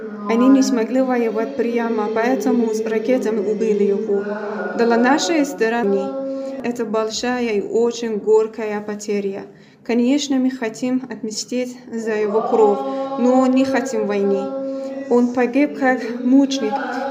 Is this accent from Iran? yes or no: yes; Iran; Russian is a second language; now in Moscow, Russia; я из Ирана.